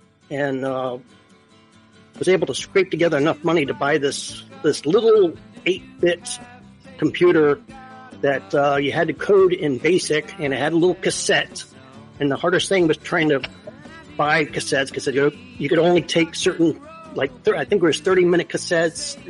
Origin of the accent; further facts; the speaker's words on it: La Habra, California, United States; born there; I was born in Southern California, outside of Whittier, a little town called La Habra.